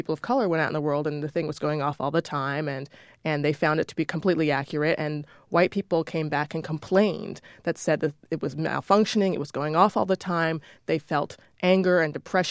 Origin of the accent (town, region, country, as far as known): Washington, District of Columbia, United States; born or raised there